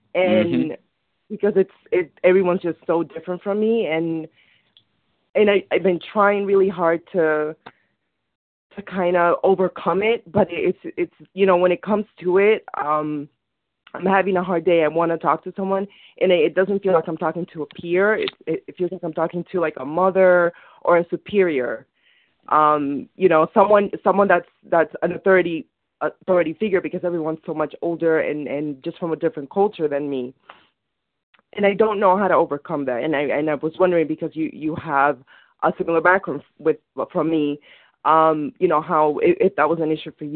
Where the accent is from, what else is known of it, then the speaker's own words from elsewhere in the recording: Dominican Republic; now in Westchester, United States; so I live in Westchester, and majority of the people, I'm Dominican, I'm from the Dominican Republic, and everyone, and I'm 28